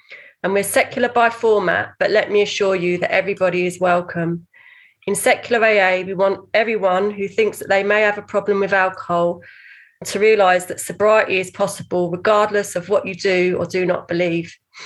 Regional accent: London, United Kingdom; I'm from London

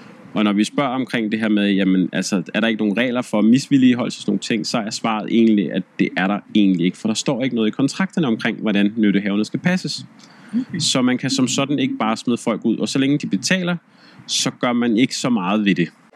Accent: Husum, Capital Region of Denmark, Denmark; der hvor jeg kommer fra Husum af

